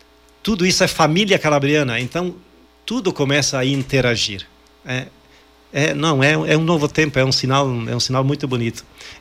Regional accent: Carlos Barbosa, Rio Grande do Sul, Brazil; E lá no interior de Carlos Barbosa, de onde eu sou

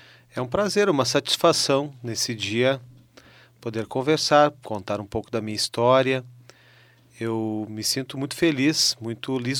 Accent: Pelotas, Rio Grande do Sul, Brazil; also born or lived in Canguçu; Eu sou natural da cidade de Pelotas, mas ali tem umas histórias. Assim, a minha família naquele momento morava num outro município, que é Canguçu.

